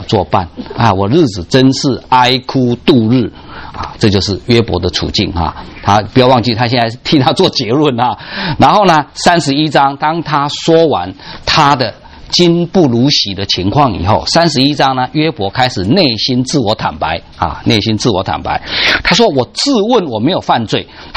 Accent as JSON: {"language": "Chinese", "country": "Taiwan", "said": "那这里面我们台湾人叫做喜山温暖啊，国内说叫做冰火共浴。"}